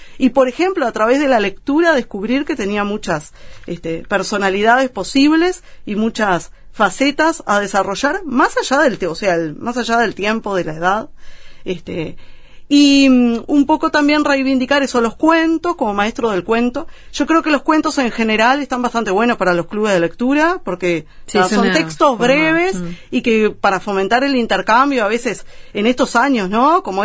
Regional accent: Santa Lucía, Canelones, Uruguay; en mi caso soy canaria, soy de Santa Lucía

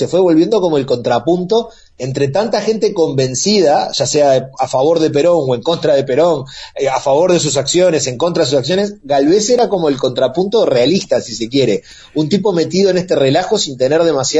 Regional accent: Uruguay; Como buen uruguayo que va mucho a Argentina

